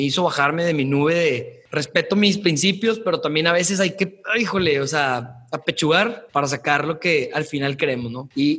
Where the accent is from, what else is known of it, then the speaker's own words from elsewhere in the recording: Torreón, Coahuila, Mexico; Soy de Torreón, sé que van a venir.